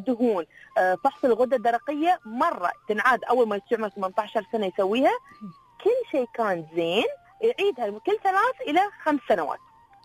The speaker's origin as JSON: {"language": "Arabic", "country": "United Arab Emirates", "said": "احنا في الامارات"}